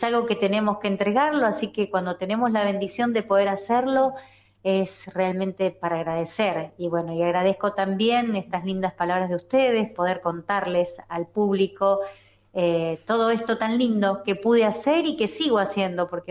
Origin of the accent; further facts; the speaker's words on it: San Fernando, Buenos Aires Province, Argentina; en los clubes de allá de Zona Norte, donde soy yo, de San Fernando, de Tigre, San Isidro.